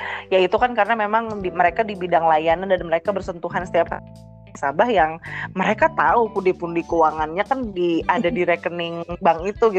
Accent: Banjarmasin, South Kalimantan, Indonesia; Selayaknya kita dari Banjarmasin

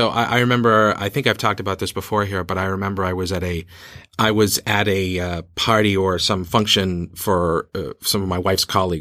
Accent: Boston, Massachusetts, United States; now in Beijing, China; born and raised in Boston. The only other place I've ever lived is Beijing, and I lived here for over 10 years. So yeah. I'm like, I can say I'm from Boston. I can say I grew up in Boston. I'm New Englander.

